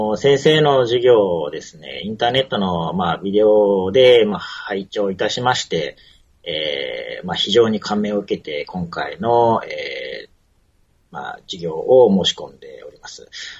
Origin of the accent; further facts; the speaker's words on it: Kyushu, Japan; 九州の出身ですので、やはり、まあ、そういう意味では、日本人の中でも少しこうアドバンテージのある、まあ、ところに住んでいたのかなということを今、思っています。